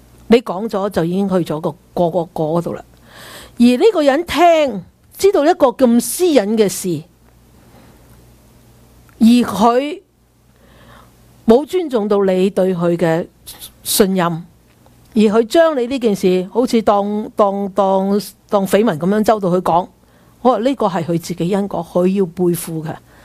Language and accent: Cantonese; China; 即我們中國人不是經常說浪子回頭怎樣，金不換嘛